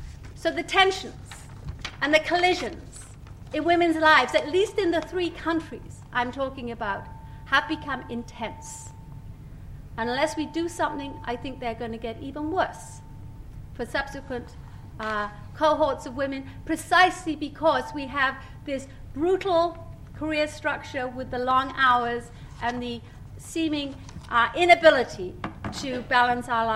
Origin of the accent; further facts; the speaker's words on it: Wales, United Kingdom; I grew up in the Welsh mining valleys in a home with five sisters. where there was no refrigerator or telephone